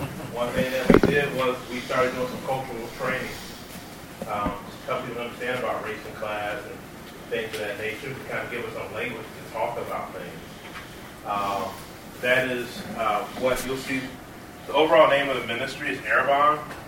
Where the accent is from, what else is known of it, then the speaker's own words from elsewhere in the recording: Richmond, Virginia, United States; So, so we're from Richmond, Virginia.